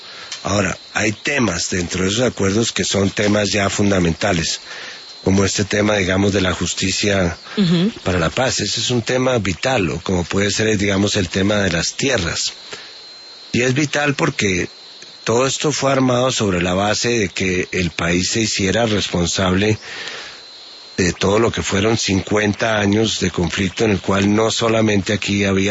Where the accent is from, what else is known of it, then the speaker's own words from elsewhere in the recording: Colombia; me da cierta vergüenza como colombiano